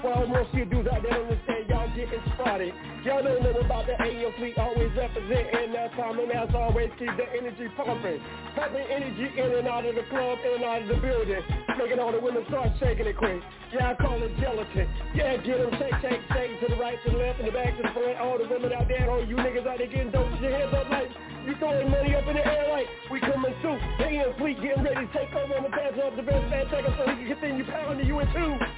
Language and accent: English; Monroe, North Carolina, United States; I represent Monroe, N.C., and I'm coming through with the AM3, because I am from Monroe, North Carolina.